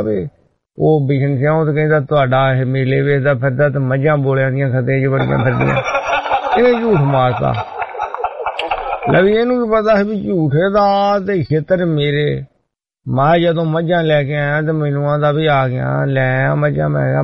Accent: Tashpur, Punjab, India; ਸਾਡਾ ਜ਼ਿਲ੍ਹਾ ਕਪੂਰਥਲਾ ਤਾਸ਼ਪੁਰ ਕਪੂਰਥਲੇ ਜ਼ਿਲ੍ਹੇ 'ਚ ਪੈਂਦਾ

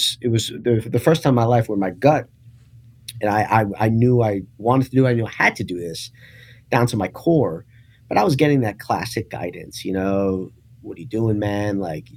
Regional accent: New York City, New York, United States; I grew up in New York City.

